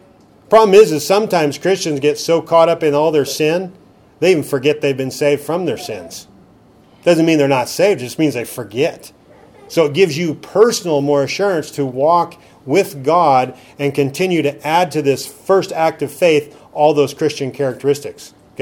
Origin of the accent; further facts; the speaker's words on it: Oregon, United States; I'm from Oregon, you know.